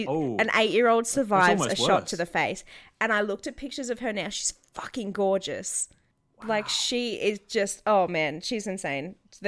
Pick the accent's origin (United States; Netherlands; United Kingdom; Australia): Australia; I'm sorry. I'm Australian and uncultured.